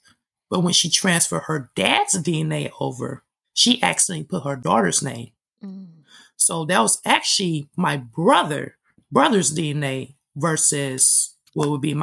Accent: Dayton, Ohio, United States; born there; I told her I was born in 1990 and I was born in Dayton, Ohio.

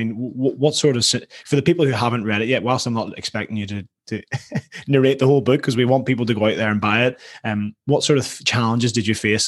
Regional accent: Ireland; now in Worcester, United Kingdom; Somewhere like being Irish, we love the sea, obviously. I feel very landlocked here in Worcester.

